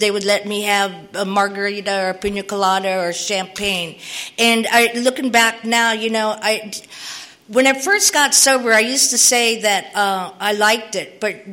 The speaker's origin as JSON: {"language": "English", "country": "Philippines", "tie": "born or raised there", "said": "I was born in the Philippines. I was raised there."}